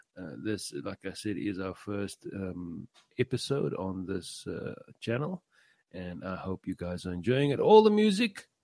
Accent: Cape Town, Western Cape, South Africa; And we are from sunny South Africa. We're from Cape Town.

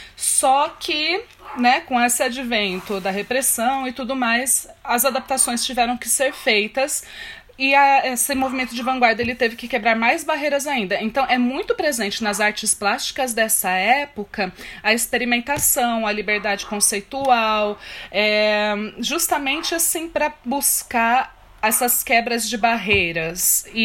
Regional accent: Brazil; somos tropicais mesmo, né? Somos brasileiros.

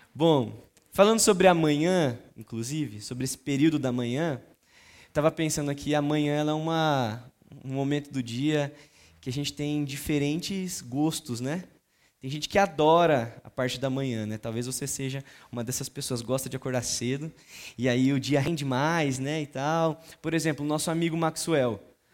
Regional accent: Sorocaba, São Paulo, Brazil; Eu tenho 23 anos, eu sou de Sorocaba, sou do Hub Sorocaba e lidero, pastoreio ali os adolescentes e jovens da nossa comunidade.

